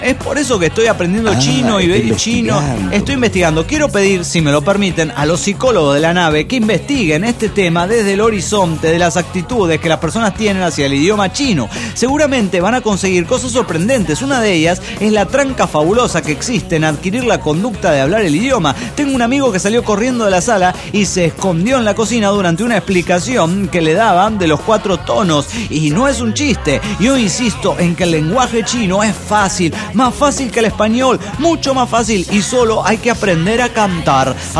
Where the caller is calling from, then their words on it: Caracas, Capital District, Venezuela; de Caracas, Venezuela.